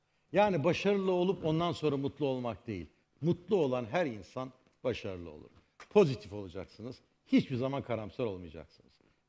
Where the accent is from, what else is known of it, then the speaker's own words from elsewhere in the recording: Black Sea Region, Turkey; Bu şarkı Karadenizliyim biliyorsunuz.